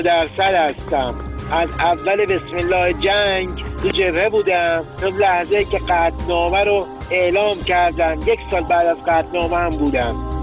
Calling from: Iran; از ایرانم زنگ میزنم، یه آدم نابینایم

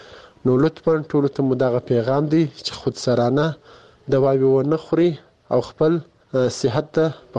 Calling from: Kandahar, Afghanistan; د کندهار ولایت د سور لسمینا یڅخه تاسو ته پیغام ژدم زه دلته په کندهار کې په یو شخصي روغتون کې د فارمسیست په هیڅ دنده اجرا کوم

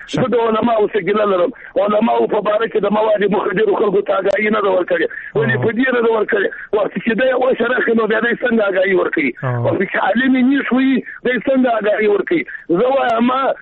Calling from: Jowzjan, Afghanistan; زه د هلمند نه یم زه د جوزجان څخه زنګ ته وایم چې پښتون یم

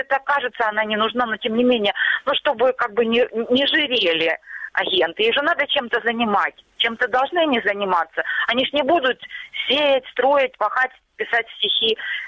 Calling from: Luhansk Oblast, Ukraine; Луганщина.

